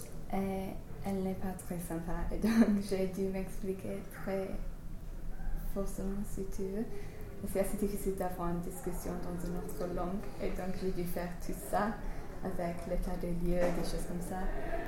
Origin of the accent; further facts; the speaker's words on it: England, United Kingdom; French is a second language; c'était clair que je suis anglaise.